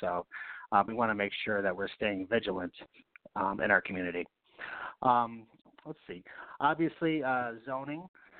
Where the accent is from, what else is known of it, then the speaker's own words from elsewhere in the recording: Knox, New York, United States; So I grew up in the Helderberg Hill towns, the town of Knox. You know, it's about population, well, 2,200, 2,300. I grew up in Knox my whole life, you know, until I was 18.